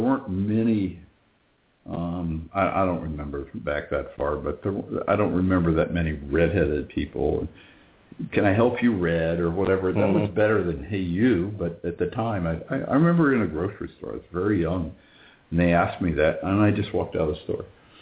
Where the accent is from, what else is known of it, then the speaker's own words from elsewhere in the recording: Indiana, United States; I grew up in Indiana, and in a small, it's a lot smaller now